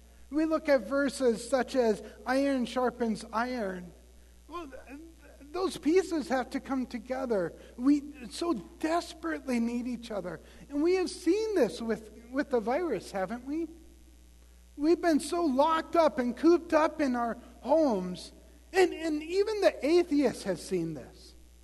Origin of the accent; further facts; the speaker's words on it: Tioga, North Dakota, United States; Yes, everybody is in T-shirts, and the ground is not white. I'm from Tioga, North Dakota. It's hard to get used to.